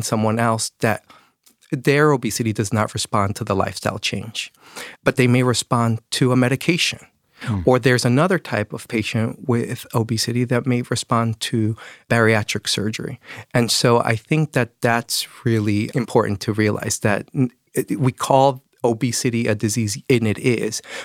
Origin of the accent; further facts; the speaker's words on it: Mexico; My wife is Puerto Rican. I'm from Mexico.